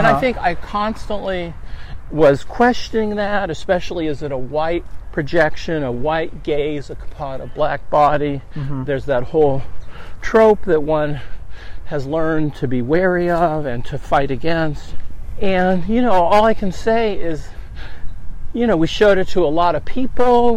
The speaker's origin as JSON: {"language": "English", "region": "California", "country": "United States", "tie": "born or raised there", "said": "One, I grew up in the Bay Area. I would spend all of my weekends as a kid going to, you know, anti-war and civil rights marches in Berkeley."}